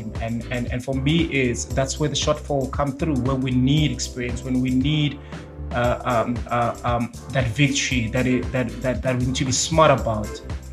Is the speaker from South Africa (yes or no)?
yes; South Africa; We as South African, I wish we can.